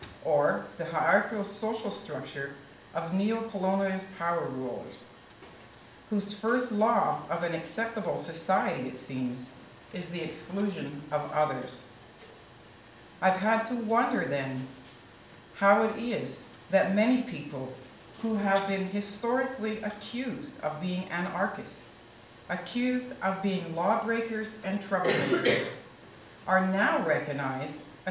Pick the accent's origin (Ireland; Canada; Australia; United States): Canada; Northwest Canada; I'm a Native American. I grew up in Northwest Canada with the Salish people. I'm Cree, but I grew up with the Salish people in a traditional community, so I think I've been blessed with having a dual worldview.